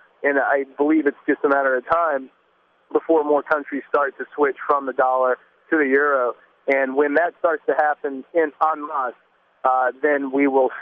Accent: United States; when I tell people I'm an American, I immediately will say, yes, but I didn't vote for Bush.

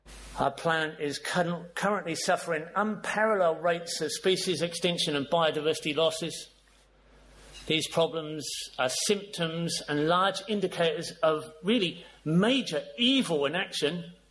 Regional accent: Bournemouth, South West England, United Kingdom; also born or lived in Stoke-on-Trent; I was born in Stoke-on-Trent in Staffordshire in 1954. My parents moved to Bournemouth in 1956, where I went to school and grew up fishing the Stour and the Avon and the Hampshire and Dorset coasts.

